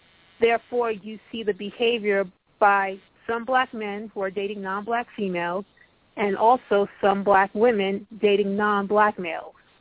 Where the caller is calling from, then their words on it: New Jersey, United States; I'm calling from New Jersey.